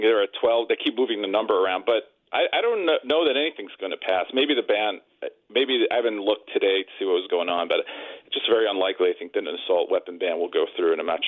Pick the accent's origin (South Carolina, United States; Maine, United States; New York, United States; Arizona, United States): New York, United States; Yeah, I grew up in New York, so when I first met people in the world who had guns, I thought it was very weird.